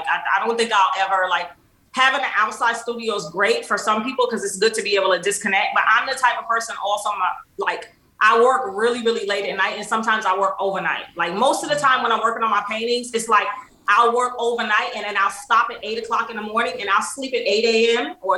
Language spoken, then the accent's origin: English; New York City, New York, United States; like growing up in New York City as a kid, it was rough. You know, there's a lot of bullying, you know, there's a lot of influence.